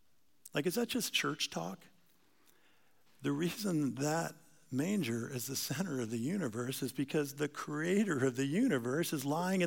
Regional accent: New York City, New York, United States; now in Alexandria, United States; So I grew up around New York City.

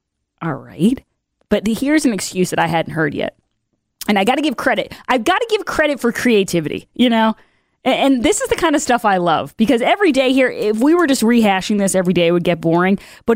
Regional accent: Ireland; I did not realize that as an Irish woman, that could be my excuse.

